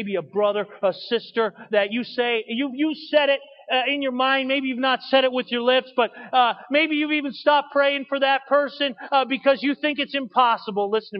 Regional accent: Springfield, Massachusetts, United States; born there; I was born on January 14th, 1972 in Wesson Women's Hospital in Springfield, Massachusetts.

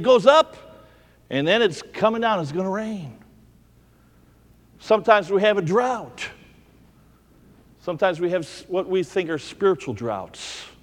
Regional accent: Ohio, United States; I grew up in Ohio farm country. And I mentioned the other night, my grandmother had an outhouse until I was 15 years old. My neighbor farmed with horses.

